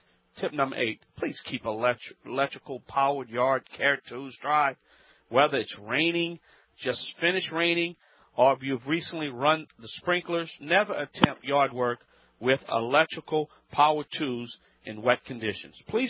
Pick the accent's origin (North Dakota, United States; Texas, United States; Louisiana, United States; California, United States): Louisiana, United States; I'm the Cajun contractor